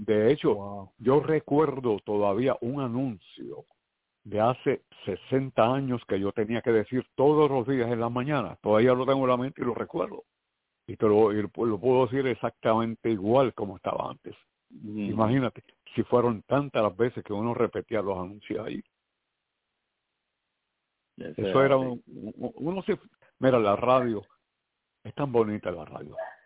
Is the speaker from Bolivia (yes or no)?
no; Aguadilla, Puerto Rico; also born or lived in Santurce; yo empecé en Aguadilla. Yo nací en Santurce, entonces nos mudamos a Aguadilla por mi viejo, su trabajo